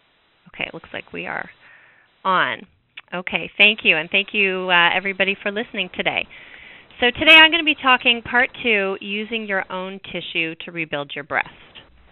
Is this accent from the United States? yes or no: no; Canada; I grew up in Canada, and one of my Canadian friends sent this to me.